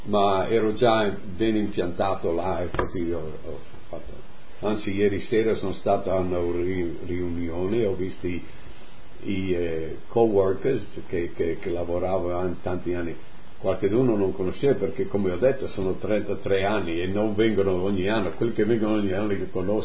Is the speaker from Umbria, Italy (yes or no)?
no; Friuli-Venezia Giulia, Italy; now in United States; sono contento che sono friulano, sono contento che sono di origine italiana, amo l'America